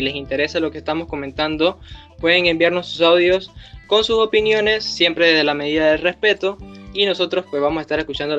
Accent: Penonomé, Coclé, Panama; conocía solamente la de Chorrera, y bueno, la que hacen en mi pueblo allá en Penonomé.

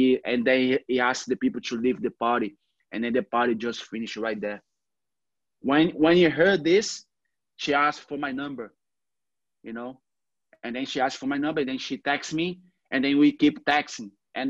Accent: Rio de Janeiro, Brazil; English is a second language; Because in Brazil, where I grew up in Copacabana, you don't see that.

